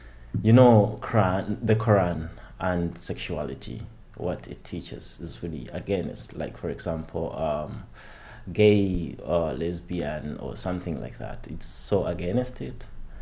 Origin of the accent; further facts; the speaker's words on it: Uganda; moved away as an adult; now in Austria; I'm from Uganda. That's where I was born, and I lived there. Went to school there. Yeah, till I finished my studies.